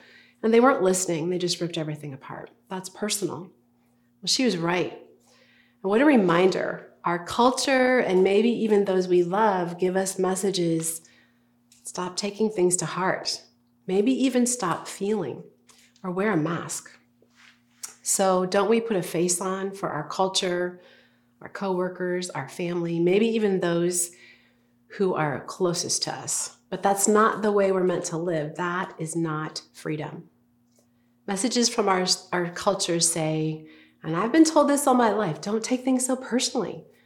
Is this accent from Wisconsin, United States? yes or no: no; Minnesota, United States; moved away as an adult; See, I'm from Minnesota, the land of 10,000 lakes, yes, but we have this saying, cold nose, warm heart. I moved to Boston after college, and I kind of went into some culture shock.